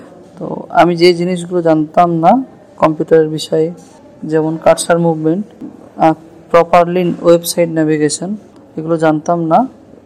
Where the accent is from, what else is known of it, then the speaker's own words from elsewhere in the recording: Kolkata, West Bengal, India; আমি কলকাতা ওয়েস্ট বেঙ্গল থেকে এসেছি।